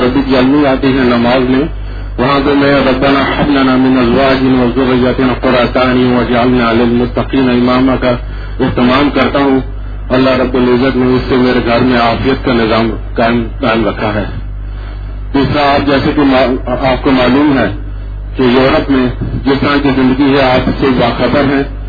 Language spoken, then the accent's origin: Urdu; Jhelum, Punjab, Pakistan; السلام علیکم … جیلم سے آیا